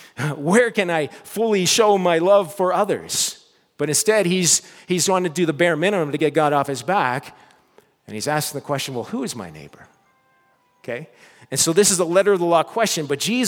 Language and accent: English; Nova Scotia, Canada; I grew up in Nova Scotia, right next to this Air Force Base, CFB Greenwood.